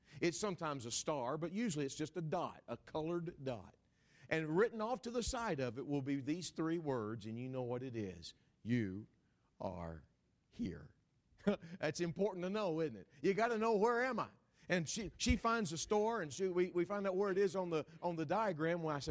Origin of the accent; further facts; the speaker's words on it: Texas, United States; born there; And I'm a Texan by birth